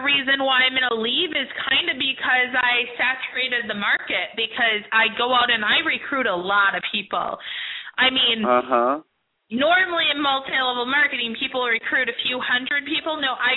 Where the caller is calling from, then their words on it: New York City, New York, United States; I'm calling from New York City.